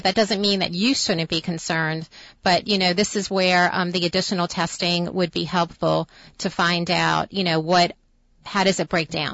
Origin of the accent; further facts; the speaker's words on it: Mount Airy, United States; I noticed that you're from Mount Airy, and that's also my hometown.